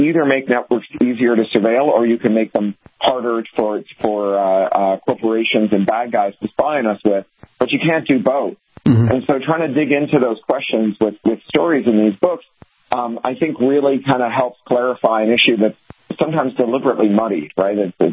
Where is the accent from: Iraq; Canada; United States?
Canada; also born or lived in United Kingdom; Well, you know, I'm a Canadian who used to live in the UK before moving here.